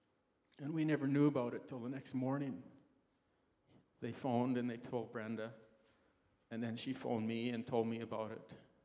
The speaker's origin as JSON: {"language": "English", "town": "Barrhead", "region": "Alberta", "country": "Canada", "tie": "born or raised there", "said": "I think I was in Barrhead, my hometown, with my mom and brothers."}